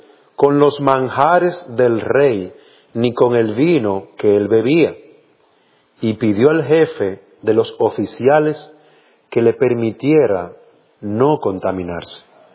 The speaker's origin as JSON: {"language": "Spanish", "country": "Dominican Republic", "lives_now": "Honduras", "said": "yo soy dominicano, vivo en Honduras, y a veces tengo que, las palabras me van a mezclar con el hondureño y con el dominicano"}